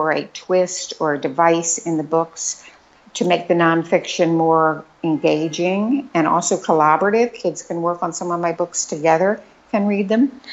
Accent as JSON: {"language": "English", "region": "Maryland", "country": "United States", "tie": "born or raised there", "said": "I know that you live in Maryland, and I grew up in Southern Maryland."}